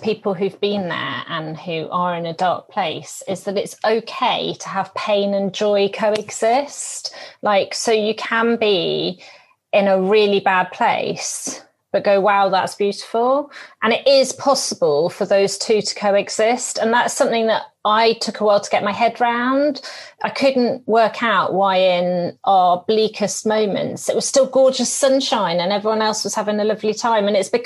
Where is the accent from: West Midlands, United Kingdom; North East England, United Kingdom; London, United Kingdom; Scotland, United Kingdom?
Scotland, United Kingdom; Edinburgh; born there; Because I was born in Edinburgh, went to university at St Andrews University, and a little part of me is still got its heart in Scotland.